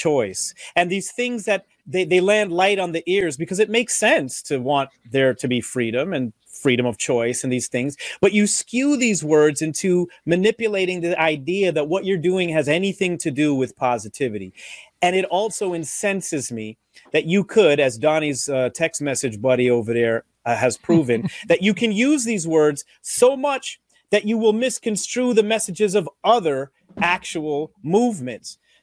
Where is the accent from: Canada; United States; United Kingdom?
Canada; Toronto, Ontario; born there; And I, as a Canadian, a Toronto born person, starting to use words like dope, funky, fresh and deaf.